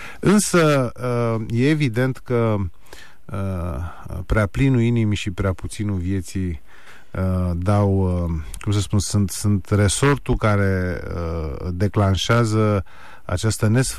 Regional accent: Ploiești, Prahova, Romania; eu făceam oarecum naveta ca student de la București la Ploiești, în orașul meu natal

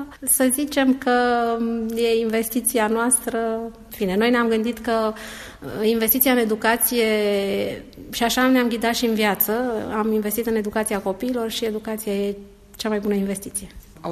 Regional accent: Tulcea, Tulcea County, Romania; moved away as an adult; Eu sunt din Tulcea și am zis că trebuie să dau ceva înapoi comunității de unde am venit și unde am învățat eu până la 18 ani.

